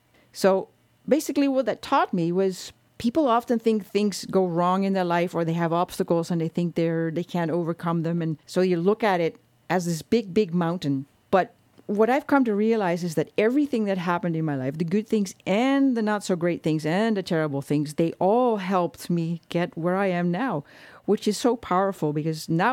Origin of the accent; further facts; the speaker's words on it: Netherlands; English is a second language; moved away as an adult; now in Canada; Originally, I'm from the Netherlands, and that's where I grew up with my family. And I was there until probably in my late 30s.